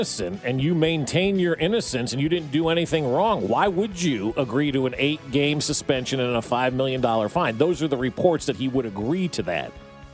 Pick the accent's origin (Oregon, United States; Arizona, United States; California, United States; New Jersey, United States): New Jersey, United States; When I was growing up in Jersey, you got thrown in the river.